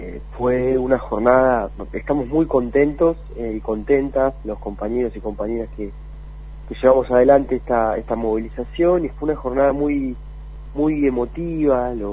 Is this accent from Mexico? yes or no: no; Argentina; lo estamos necesitando como pueblo argentino, como trabajadores y trabajadoras.